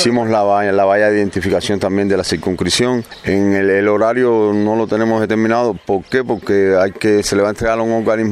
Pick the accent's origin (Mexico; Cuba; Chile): Cuba; Santa Lucía; born there; desde que soy nacido en Santa Lucía que no había visto